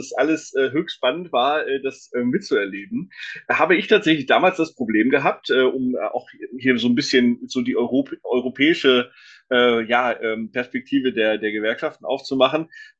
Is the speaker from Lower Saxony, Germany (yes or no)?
yes; Braunschweig, Lower Saxony, Germany; born there; now in Stuttgart, Germany; ich komme ja gebürtig aus Braunschweig